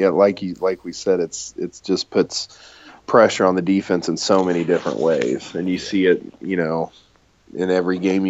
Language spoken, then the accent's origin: English; Indianapolis, Indiana, United States; I watch them all the time because I'm from Indianapolis.